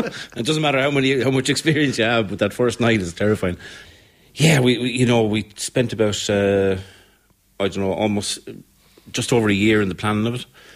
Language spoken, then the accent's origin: English; Kilkenny, County Kilkenny, Ireland; I'm from Kilkenny, yeah. I'm only up the road. My parents just live around the corner.